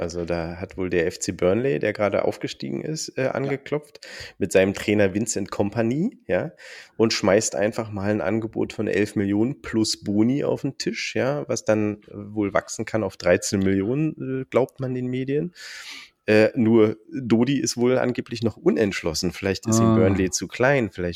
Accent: Jena, Thuringia, Germany; Und zwar bin ich Jenenser, das heißt, ich bin in Jena geboren und das ist meine Heimatstadt.

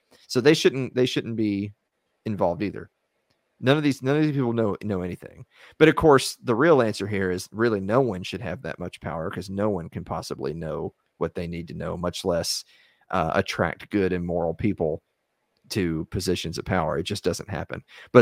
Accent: Tennessee, United States; You know me, I'm from Tennessee.

